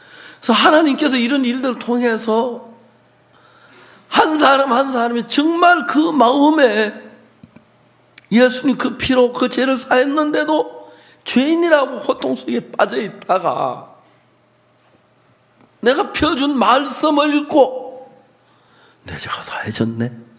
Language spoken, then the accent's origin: Korean; South Korea; now in Kenya; 나는 케냐를 위해서 일하러 왔는데 난 한국 사람이라고